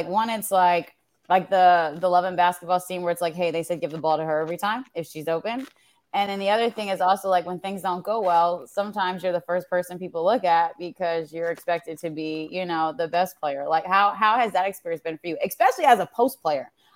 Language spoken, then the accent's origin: English; United States; So I also feel like as an American, too